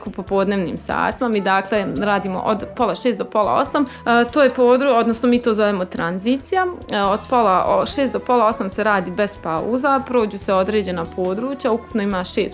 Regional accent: Zenica, Federation of Bosnia and Herzegovina, Bosnia & Herzegovina; also born or lived in Tuzla; Rođena sam u Zenici, srednju školu završila u Zenici, opću gimnaziju, fakultet završila u Tuzli, tu upisala i postdiplomski studij. Sad trenutno sam zaposlena u Zenici

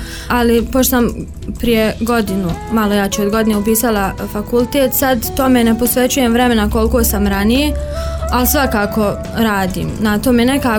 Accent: Zenica, Federation of Bosnia and Herzegovina, Bosnia & Herzegovina; iz Zenice sam, imam 24 godine, trenutno sam student odsjeka za turski jezik i književnost druga godina. Udata sam, imam djevojčicu od skoro 3 godine.

